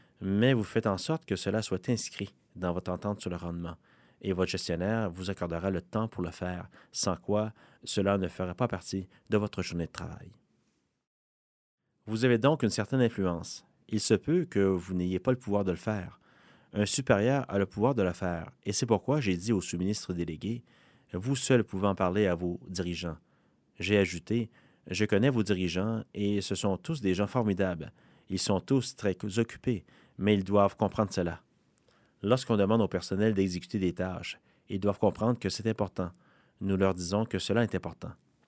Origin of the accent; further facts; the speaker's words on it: Canada; en tant que Canadien, nous devons tous faire en sorte que cela se produise.